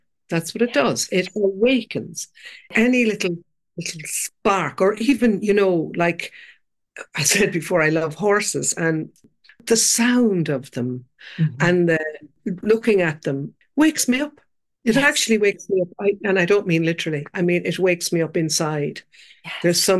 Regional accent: Kilkenny, Leinster, Ireland; also born or lived in Dublin; I used to live in Dublin and I'm from Kilkenny City. I grew up over a pub, but like then I went to Dublin. I lived there most of my life, brought my kids up there. And then 3 years ago, I came to the country

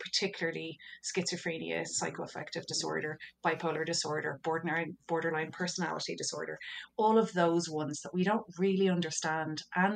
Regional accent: Ireland; obviously I mentioned I'm from Ireland.

